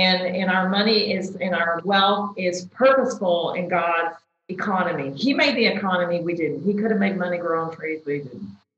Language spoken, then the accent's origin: English; United States; That's my mentality because I'm an American.